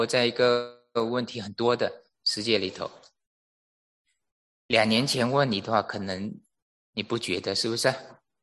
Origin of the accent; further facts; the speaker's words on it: Malaysia; 我可以讲因为我马来西亚来的，我是局外人